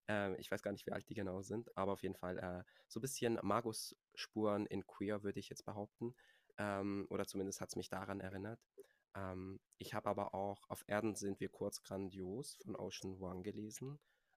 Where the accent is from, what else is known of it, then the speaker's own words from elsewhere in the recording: Berlin, Germany; Ja, ich bin in Berlin groß geworden. Ich lebe in Berlin. Ich lebe mittlerweile aber auch ein bisschen so am Rand, also auch so am Wald, aber ich bin schnell in der Stadt. Und es ist immer noch Berlin, laut Postleitzahl.